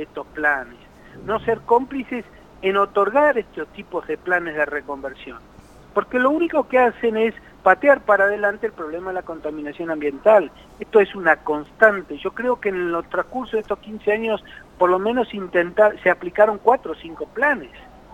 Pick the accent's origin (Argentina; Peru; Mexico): Argentina; Santa Cruz; born there; now in Tucumán, Argentina; Le voy a poner un ejemplo de mi provincia natal, de la provincia de Santa Cruz.